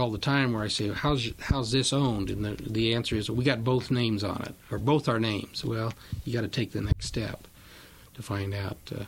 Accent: Red Oak, Iowa, United States; now in Knoxville, United States; I grew up down in Red Oak, which is also a county seat town.

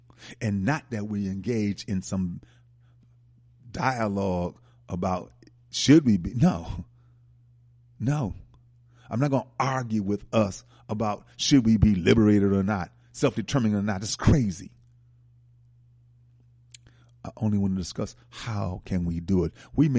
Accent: Milwaukee, Wisconsin, United States; born there; Not because I was born in Africa, because I wasn't. I was born in Milwaukee, Wisconsin.

